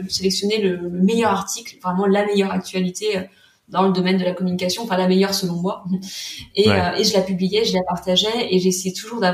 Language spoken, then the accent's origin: French; Pays de la Loire, France; Et je voulais travailler à Nantes. Je venais de Vendée.